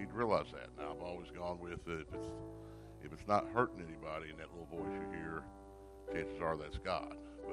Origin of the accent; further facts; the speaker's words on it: Louisville, Kentucky, United States; moved away as an adult; I was born and raised in Louisville, went to high school and college in Louisville